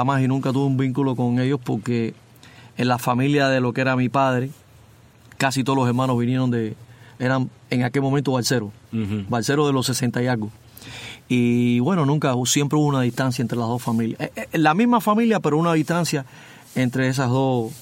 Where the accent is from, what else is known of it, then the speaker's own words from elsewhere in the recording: Regla, Havana, Cuba; De Regla, de La Habana.